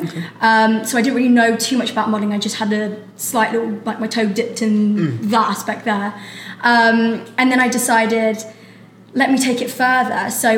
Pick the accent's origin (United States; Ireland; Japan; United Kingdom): United Kingdom; Leicester, East Midlands; also born or lived in Birmingham; I'm 20 years old, and I was born in Birmingham and raised in Leicester. I still live in Leicester.